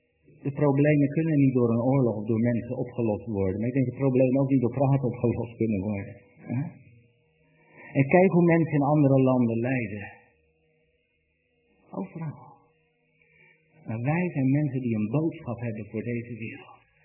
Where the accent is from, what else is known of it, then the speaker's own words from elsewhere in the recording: Netherlands; En als Nederlanders zijn we heel erg individualistisch.